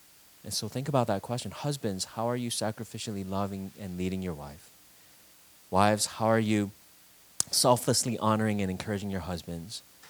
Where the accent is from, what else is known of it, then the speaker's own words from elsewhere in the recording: Michigan, United States; so some of us, yes, we're from Michigan, so hopefully pride will to well up within your hearts.